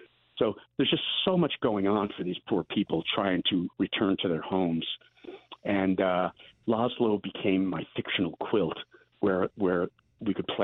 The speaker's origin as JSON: {"language": "English", "town": "New York City", "region": "New York", "country": "United States", "tie": "born or raised there", "said": "I grew up in New York City, and there were a lot of kids whose grandparents and even parents had numbers on their arms from the camps"}